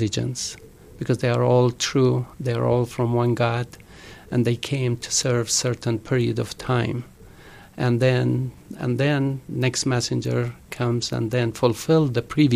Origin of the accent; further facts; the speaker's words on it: Iraq; English is a second language; moved away; So, but happened that I born and raised in Iraq, and it was some persecution, not just on the Baha'is, other minorities too.